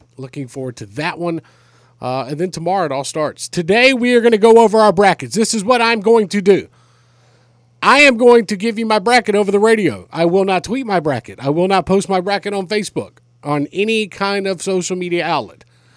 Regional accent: Alabama, United States; Like I get it because I'm from Alabama, and my two bros went to Auburn.

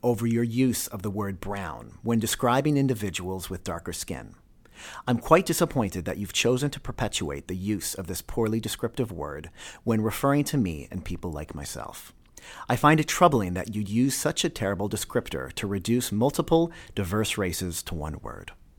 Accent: Edmonton, Alberta, Canada; I'm of mixed origins. My mother is Polish and Czech German, while my father is South Indian. I hold much identity in being Canadian and a part of our diverse whole. This is a product of growing up in a diverse, up-and-coming neighborhood in Edmonton

